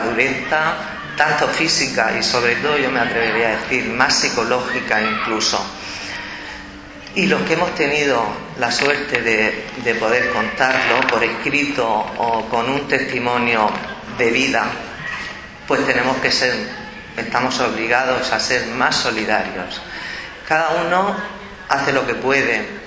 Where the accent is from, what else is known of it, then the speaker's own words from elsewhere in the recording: Totana, Region of Murcia, Spain; es una satisfacción estar en Totana, en mi pueblo y con los amigos de siempre